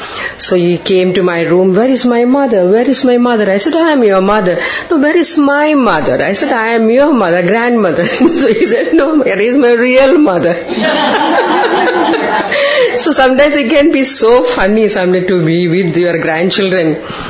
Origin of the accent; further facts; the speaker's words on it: India; Well, I come from India